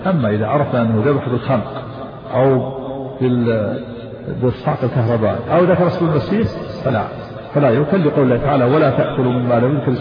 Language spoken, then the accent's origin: Arabic; Egypt; تجمعون الأسئلة اللي تأتي إن شاء الله ونجيب عليها عندنا في مصر هناك.